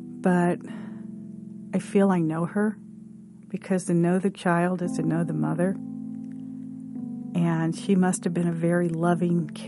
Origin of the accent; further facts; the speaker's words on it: St. Louis, Missouri, United States; I am from St. Louis.